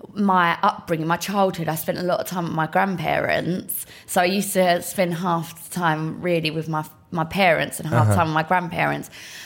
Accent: East of England, United Kingdom; also born or lived in Leytonstone, London; I am an Essex girl through and through.

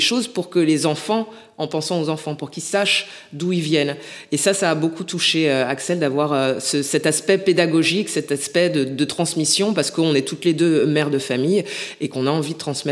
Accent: Nouvelle-Aquitaine, France; born there; je suis née au Bordelais, ça fait 8 ans que je vis à Bordeaux.

